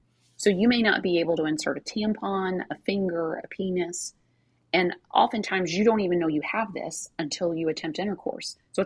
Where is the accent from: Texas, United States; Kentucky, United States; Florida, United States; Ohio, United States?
Kentucky, United States; I'm from Kentucky. So to me, vulvodynia sounds like a nice Southern name from a girl.